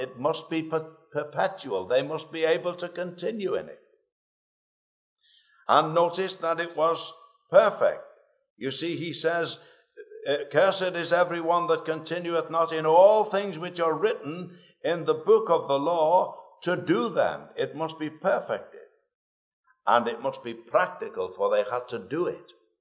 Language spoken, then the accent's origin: English; Liverpool, North West England, United Kingdom; accent: Scouse; now in Scotland; I come from Liverpool, although I've lived in Scotland for many years now. I think it's about 35 years.